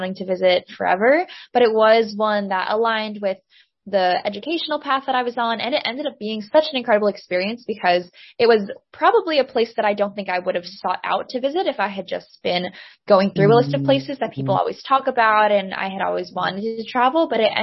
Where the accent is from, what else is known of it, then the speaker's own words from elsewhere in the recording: New Jersey, United States; Yeah, so I grew up in New Jersey, really kind of in the shadow of the city of New York.